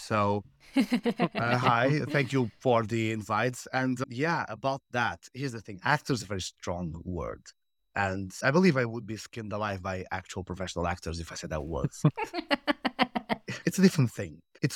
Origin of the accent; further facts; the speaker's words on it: Tomar, Santarém District, Portugal; I am originally from Tomar, such as everyone else on this podcast, which I love.